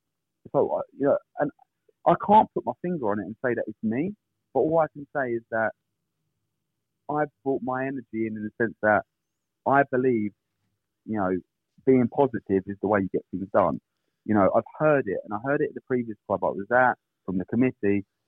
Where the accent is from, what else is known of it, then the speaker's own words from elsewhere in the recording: Hastings, South East England, United Kingdom; like I say, I'm a Hastings local. You know, whilst I wasn't born in the town, I consider Hastings my hometown, being here for most of my life.